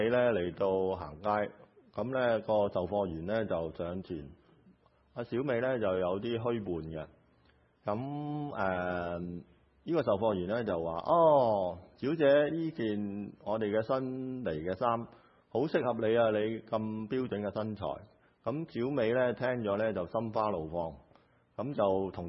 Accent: Taishan, Guangdong, China; 我係台山人

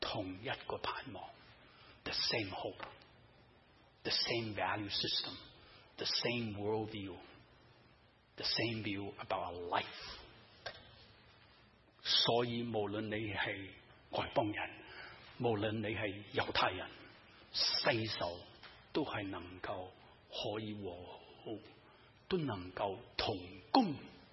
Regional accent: China; 我哋中国人有咩句说话？

